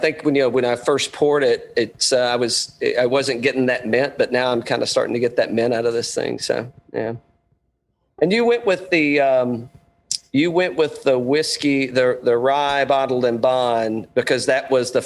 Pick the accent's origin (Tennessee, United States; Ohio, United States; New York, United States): Tennessee, United States; I grew up in East Tennessee, right? And you can imagine what we were drinking up in the hills, right?